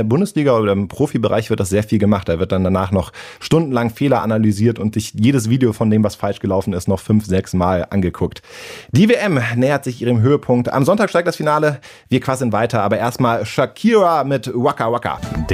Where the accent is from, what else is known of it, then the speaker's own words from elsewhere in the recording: Cologne, North Rhine-Westphalia, Germany; Ich komme ja aus Köln